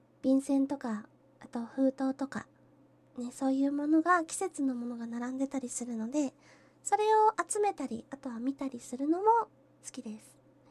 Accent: Kyushu, Japan; 出身地は、九州のどこかです。食べ物の美味しいところです。

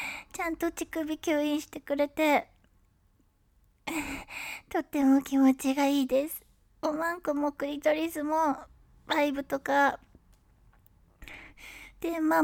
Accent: Kyushu, Japan; 私の出身は九州です。九州は美味しい食べ物もたくさんあるし

